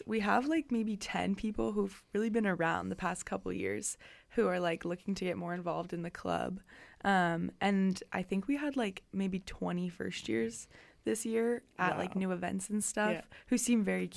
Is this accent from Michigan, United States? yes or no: no; Truckee, California, United States; I'm from California, Lake Tahoe, California, to be specific, Truckee, which is like a mountain town in Eastern California.